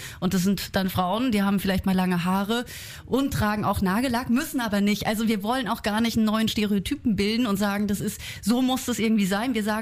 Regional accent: Baden-Württemberg, Germany; wenn man da zum Beispiel jetzt in den Schwarzwald guckt, wo ich herkomme

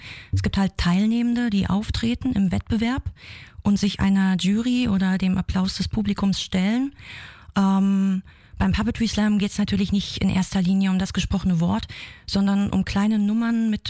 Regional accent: Berlin, Germany; Na, also ich komme schon aus Berlin.

